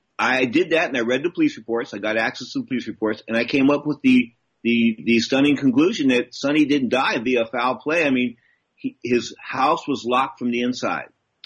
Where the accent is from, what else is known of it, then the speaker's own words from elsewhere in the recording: San Francisco, California, United States; When he found out I was from San Francisco, he had a little twitch, a little extra twitch in his handshake.